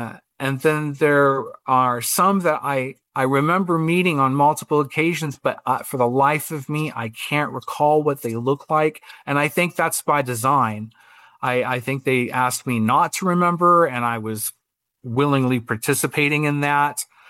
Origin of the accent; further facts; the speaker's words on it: Iowa, United States; I was raised in Iowa, Simon, in a very small town in Iowa. And I was not familiar with many races or anything like that. I lived in a little small town filled with white people and farmers.